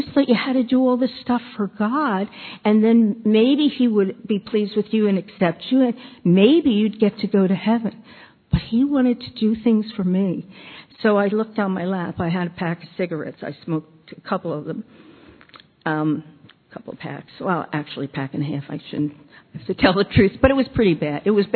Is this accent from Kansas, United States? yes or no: no; New York, United States; now in Long Island, United States; we moved out to Long Island, because I came from New York, as Kristen said.